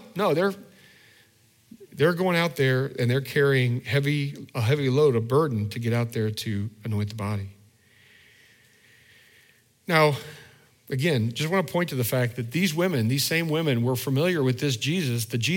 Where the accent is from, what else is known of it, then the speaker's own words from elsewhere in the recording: Indiana, United States; when I grew up in Indiana, I lived on a lot of country roads that were gravel